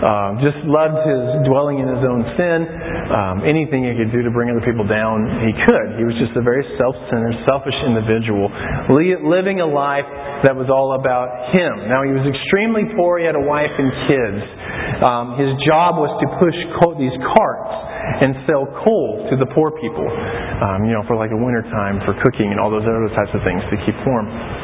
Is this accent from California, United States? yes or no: no; Oklahoma, United States; accent: Southern twang; I'm a Southern boy, born and raised in Oklahoma. And so when I speak, I might speak a little bit fast with a little bit of twang.